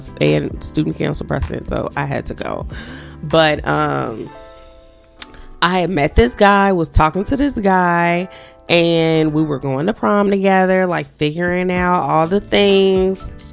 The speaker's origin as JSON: {"language": "English", "town": "Gary", "region": "Indiana", "country": "United States", "said": "I'm from Gary. We didn't have any money."}